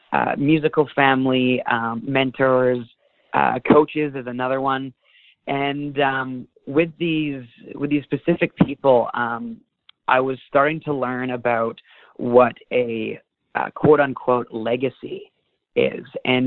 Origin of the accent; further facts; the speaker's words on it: British Columbia, Canada; And that one was memorable from the fact that it was in my hometown, back in the Okanagan of BC.